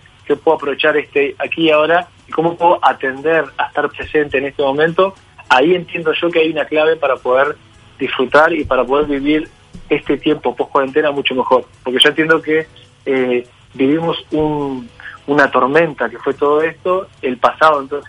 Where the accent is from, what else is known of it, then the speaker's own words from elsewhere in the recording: Uruguay; Debemos como uruguayos empatizar un poco más.